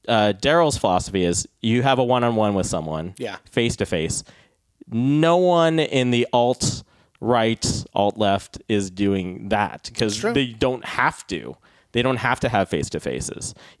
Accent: California, United States; I'm from the Bay Area, so like when that stuff went down in Berkeley

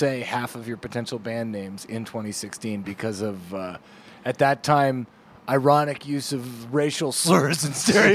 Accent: Canada; I'm from Canada.

